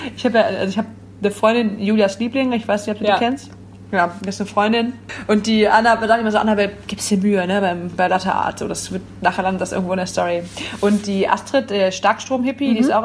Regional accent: Wipperfürth, North Rhine-Westphalia, Germany; Ich bin nicht Urkölsch. Ich komme aus Wipperfürth, Oberbergischer Kreis.

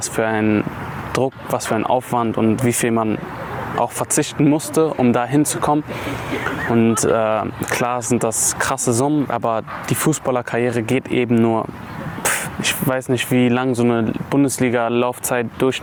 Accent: Erftstadt, North Rhine-Westphalia, Germany; ich komme ja aus Erfstadt. Ich wohne noch in Erfstadt, ich wohne bei meiner Mutter ja noch

